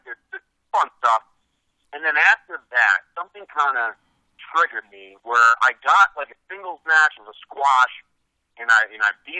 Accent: Belleville, New Jersey, United States; It was in my hometown where I was born, in Belleville, New Jersey. So it was, like, really... a homecoming of sorts. We did it at Belleville High School.

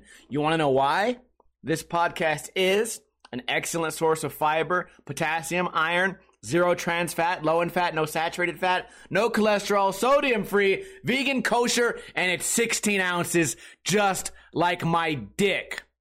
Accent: Las Vegas, Nevada, United States; today is the first day in Las Vegas, Nevada, my hometown.

